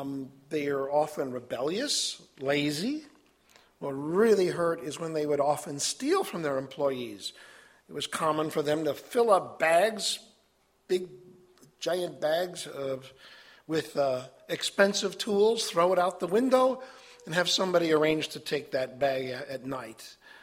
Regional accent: Chicago, Illinois, United States; Now remember, I'm kind of tainted by being raised in the big city of Chicago. I tell people, I'm from Chicago.

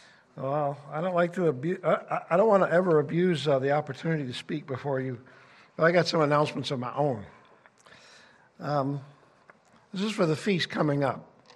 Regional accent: Chicago, Illinois, United States; That tall building from my hometown is no longer on the list. It's way down. It used to be the tall Sears Tower.

